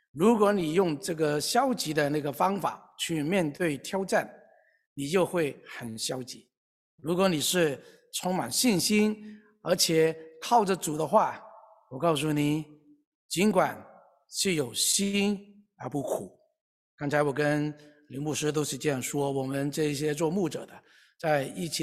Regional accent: Hong Kong; 我是从香港来的

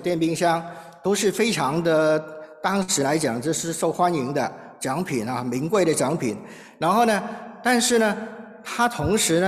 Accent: Hong Kong; 我呢是来自香港的，在香港成长的那个我特别小的时候呢，在大概成长的是几岁的时候呢，是60年代哈，上个世纪60年代。

